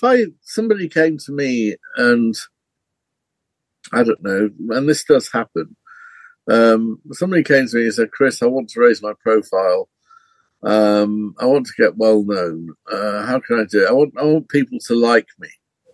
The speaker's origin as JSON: {"language": "English", "town": "Barrow-in-Furness", "region": "North West England", "country": "United Kingdom", "tie": "born or raised there", "said": "Yeah. I'm from Cumbria. My hometown's Barrow-in-Furness."}